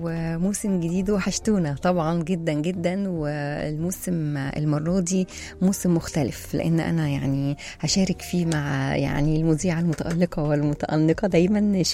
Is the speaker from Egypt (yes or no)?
yes; Egypt; مش موجودة مش في وجداننا احنا بس كمصريين، لا هي موجودة ومحبوبة في كل العالم.